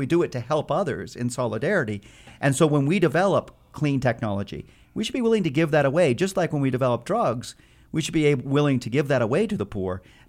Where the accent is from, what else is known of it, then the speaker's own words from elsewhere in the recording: Kansas, United States; as you know, we're both from Wyandotte County. We know Wyandotte County is among the least healthiest counties in Kansas, for example.